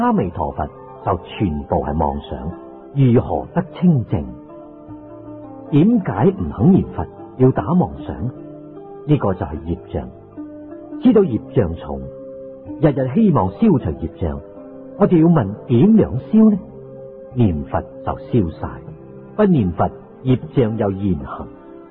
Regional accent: China; 我们中国人时常讲三十年是一世

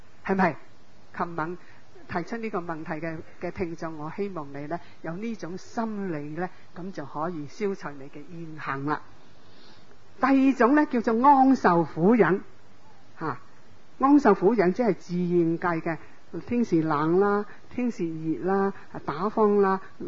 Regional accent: Hong Kong; 唔系我哋香港人，尤其是唔系美国人可以做得到

